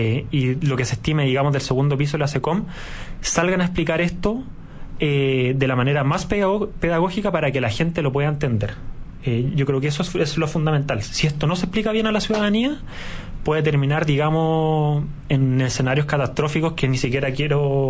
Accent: Spain; Como te dije, yo vengo de España y allá la situación era igual o todavía más catastrófica.

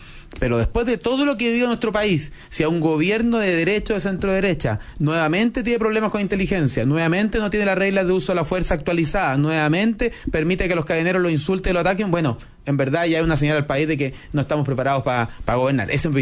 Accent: Chile; somos chilenos, pero el cambio ha sido muy muy notable

